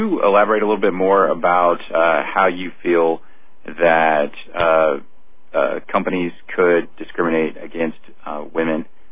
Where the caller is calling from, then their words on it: New Mexico, United States; I'm calling from New Mexico